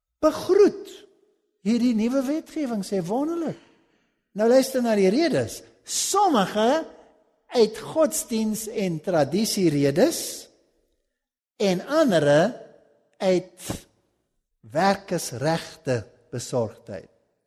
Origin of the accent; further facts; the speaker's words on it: Germany; Ek is self een Duitser, gaan baie Duitsland toe.